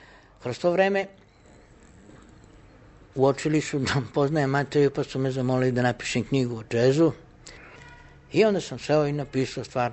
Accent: Rijeka, Primorje-Gorski Kotar County, Croatia; also born or lived in Slovenska Bistrica / Ilirska Bistrica / Ptuj; potom sam živeo u Ptuju, u Sloveniji i 1957. godine sam prešao da živim u Rijeku, gde sam završio osnovnu školu, gimnaziju, fakultet, magistrirao

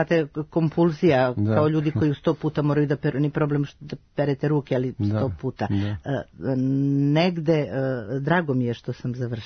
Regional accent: Požarevac, Southern and Eastern Serbia, Serbia; U mom rodnom gradu Požarevcu muzej baštini najlepše nalaze

